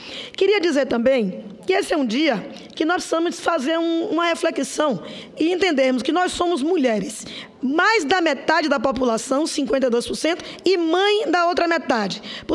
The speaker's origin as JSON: {"language": "Portuguese", "region": "Bahia", "country": "Brazil", "said": "parabenizar a baiana, porque sou baiana também"}